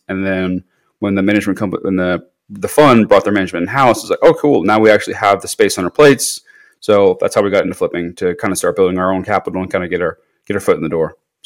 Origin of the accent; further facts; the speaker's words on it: Missouri, United States; everyone thought I was from Kansas, but I'm technically on the Missouri side.